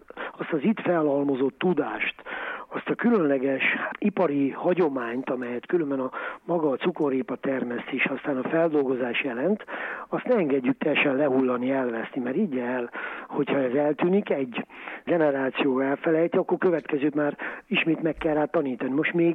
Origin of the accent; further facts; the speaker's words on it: Szerencs, Borsod-Abaúj-Zemplén, Hungary; mondom, hogy Szerencsről jöttem